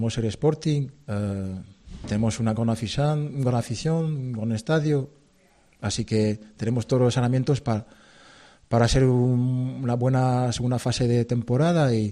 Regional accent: France; dar positivo el lunes 20 en mi pueblo, en Francia, donde ahí tuve una semana confinado en la habitación de 8 metros cuadrados, en la habitación de la casa de mi madre.

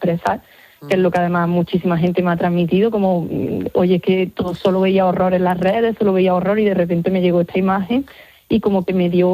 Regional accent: Córdoba, Andalusia, Spain; yo soy aquí de Córdoba, evidentemente pues toda la tragedia pues nos marcó muchísimo a las personas aquí.

